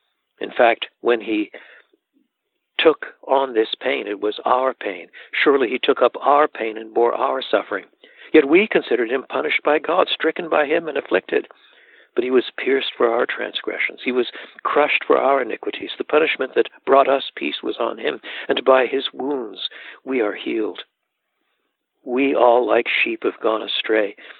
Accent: Canada; Now, I'm a Canadian, and when you drive west in Canada, across the Great Plains, you come to the city of Calgary

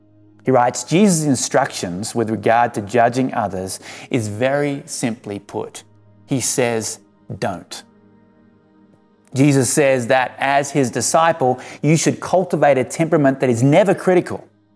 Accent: Hobart, Tasmania, Australia; also born or lived in Sydney; I've been a part of three churches in my 40 plus years, the church I grew up in Hobart, Tasmania

